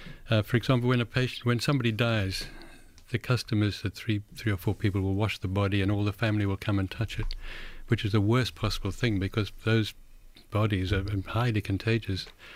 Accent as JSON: {"language": "English", "country": "South Africa", "tie": "born there", "said": "Well, I'm a son of Africa, because I was born in South Africa, and I've always missed being in Africa."}